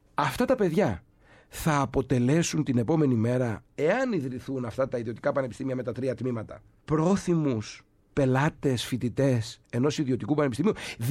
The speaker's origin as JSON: {"language": "Greek", "region": "Ionian Islands", "country": "Greece", "said": "Να πούμε και για την Κεφαλονιά, την ιδιαίτερη πατρίδα μου, θα μου δίνει ακόμα μεγαλύτερη χαρά."}